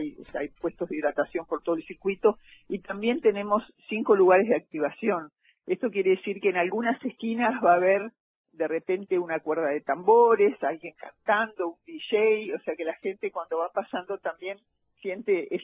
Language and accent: Spanish; Uruguay; viste cómo somos los uruguayos